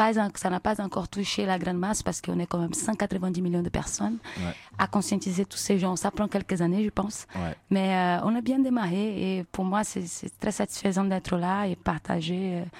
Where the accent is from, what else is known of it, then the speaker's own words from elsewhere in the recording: Brazil; French is a second language; moved away; moi aussi je suis partie du Brésil pour développer mon projet, pour faire le projet de mon album. Mais c'est le parcours d'un immigré